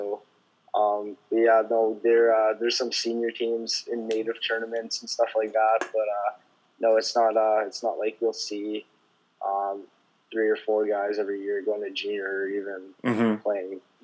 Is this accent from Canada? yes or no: yes; Saskatchewan, Canada; So I grew up on Kiskis First Nation, so it's a native reserve.